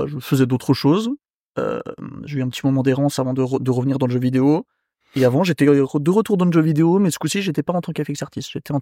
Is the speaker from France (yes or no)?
yes; Brittany, France; je suis breton.